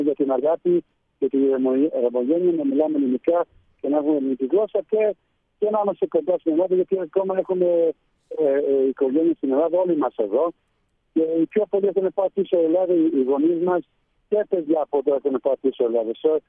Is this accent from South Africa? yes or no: yes; South Africa; Ήταν εδώ και εδώ γεννήθηκα με τον αδερφό μου εδώ, στην Νότια Αφρική. Γεννήθηκα εδώ.